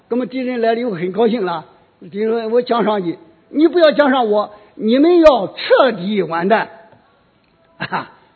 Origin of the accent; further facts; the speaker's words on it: Changzhou, Jiangsu, China; 可能咱们常州人不一定知道